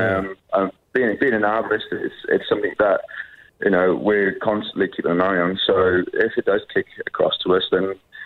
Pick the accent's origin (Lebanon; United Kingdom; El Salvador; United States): United Kingdom; I'm very aware of it being British and climbing up trees as I usually do.